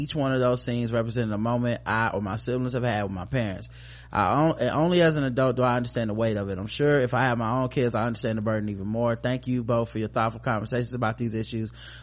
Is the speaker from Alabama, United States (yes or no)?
no; Arkansas, United States; I'm 27 years old. I grew up in Arkansas, and my parents sacrificed a lot to put me and my siblings in private, mostly white Christian school.